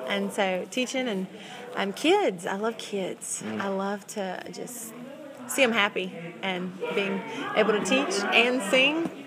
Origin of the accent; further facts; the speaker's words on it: Red Lick, Mississippi, United States; I'm from Red Lick, where nobody knows where that is, but it's a small place in Mississippi near Natchez.